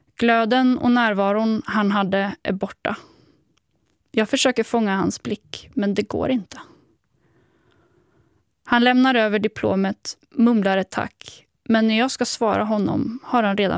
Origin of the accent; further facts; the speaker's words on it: Sweden; När Igor förstår att jag är från Sverige